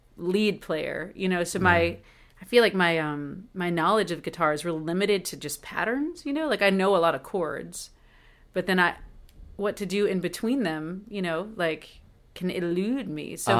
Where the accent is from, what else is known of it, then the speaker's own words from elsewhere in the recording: Little Rock, Arkansas, United States; And I grew up in Little Rock, and my grandmother wanted me to go to Hendricks College.